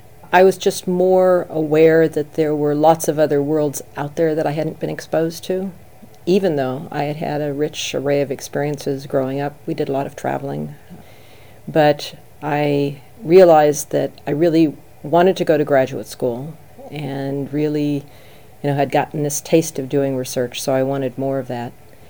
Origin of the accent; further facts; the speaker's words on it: Denver, Colorado, United States; Yes, I grew up in Denver. It was a great place to grow up.